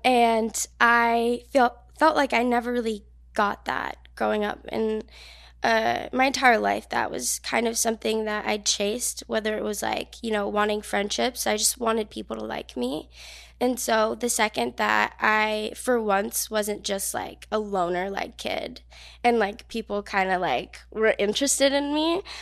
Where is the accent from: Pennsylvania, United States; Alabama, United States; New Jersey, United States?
New Jersey, United States; So I'm from New Jersey, very small town. I've changed schools quite a bit.